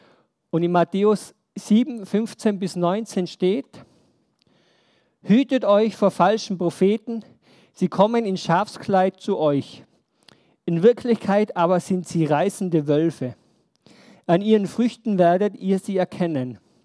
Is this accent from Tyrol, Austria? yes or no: yes; Reith, Tyrol, Austria; ich bin in Reuth im Alphof aufgewachsen, wir hatten so ein Gästehaus